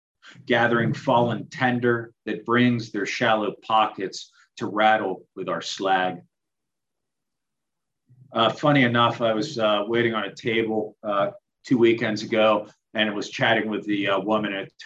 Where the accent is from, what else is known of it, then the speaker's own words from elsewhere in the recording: Carnegie, Pennsylvania, United States; This next one's from my hometown of Carnegie and for my childhood friends, Len Bogatz and Rich Knisner.